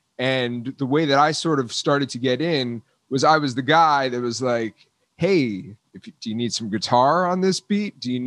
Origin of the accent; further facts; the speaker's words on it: Florida, United States; I grew up in South Florida. Don't hold that against me, Florida.